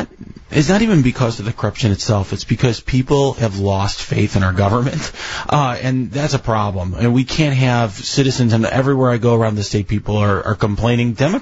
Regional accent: Chicago, Illinois, United States; born there; Sure. I was born in Chicago. My parents didn't go to college.

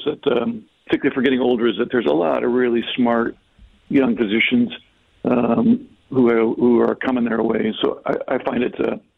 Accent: Illinois, United States; Yeah, so I'm originally from Northern Illinois, kind of on the very edge of the Chicago suburbs

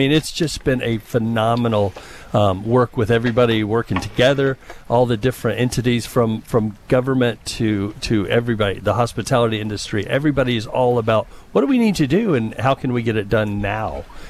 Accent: Florida, United States; I grew up in Central Florida, so right between the Atlantic and the Gulf.

